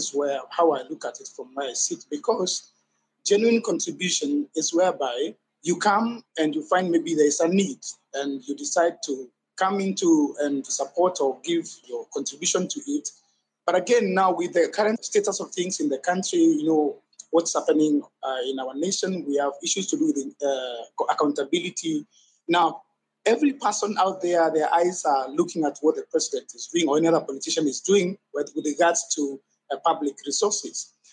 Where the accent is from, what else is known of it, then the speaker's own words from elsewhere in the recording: Kenya; of course, as much as I'm a pastor, of course, I'm a Kenyan and affected by whatever is happening around us.